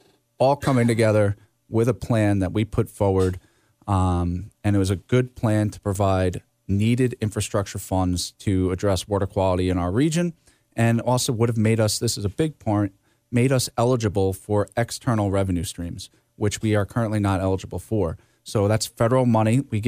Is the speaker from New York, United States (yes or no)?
yes; Sayville, New York, United States; I grew up in Sayville on the South Shore. The community doesn't have sewers.